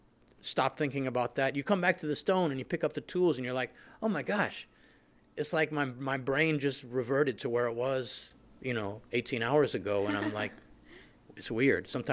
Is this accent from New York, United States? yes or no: yes; New York City, New York, United States; So I was born in New York City in 1966 in Morningside Heights neighborhood, which is home to the Cathedral of St. John the Divine and Columbia University. And I grew up conscious of the beautiful stone buildings all around me.